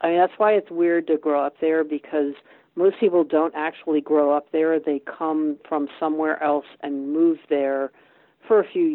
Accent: United States; moved away as an adult; now in London, United Kingdom; for me as an American here, I mean, I've lived here over 30 years, and I sort of feel like it's I'm not a native English person.

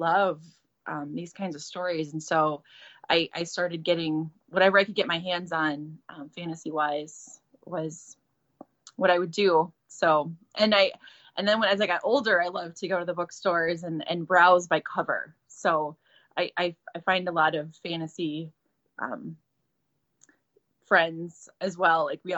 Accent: Minnesota, United States; Minnesota. I'm from Minnesota.

